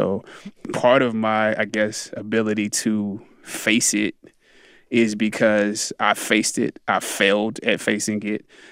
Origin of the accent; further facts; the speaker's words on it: Anderson, South Carolina, United States; You know, I'm from Anderson, South Carolina, but I grew up in the South.